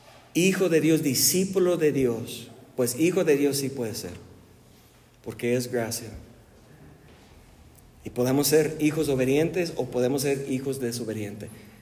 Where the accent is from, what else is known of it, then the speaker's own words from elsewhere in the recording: United States; Spanish is a second language; Soy gringo, obvio, ¿verdad?